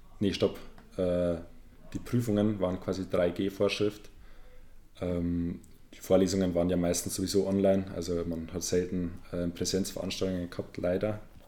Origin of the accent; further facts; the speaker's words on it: Passau, Bavaria, Germany; Ich habe aber dann meine Wohnung wieder gekündigt und bin wieder zurück nach Passau gezogen, wo ich herkomme.